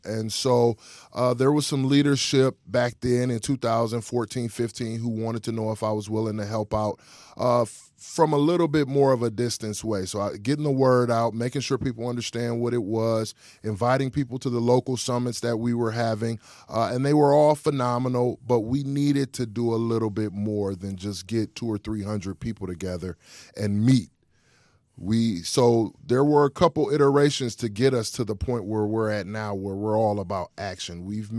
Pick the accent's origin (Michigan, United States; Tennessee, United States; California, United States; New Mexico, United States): Michigan, United States; Detroit; So I grew up in Detroit on 7 Mile and Van Dyke, okay. 7 Mile and Myers. I was all over the city.